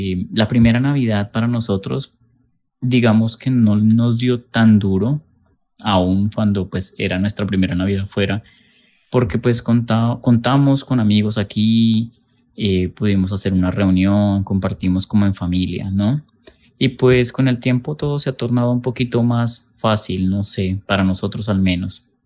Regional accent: Tolima, Colombia; yo soy del Tolima

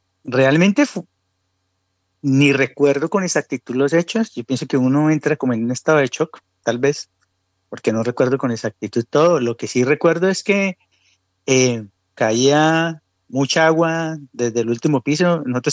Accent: Bucaramanga, Santander, Colombia; Yo soy de Bucaramanga, mi familia todavía es de Bucaramanga y todavía viven mis hermanos y mi mamá todavía vive en Bucaramanga.

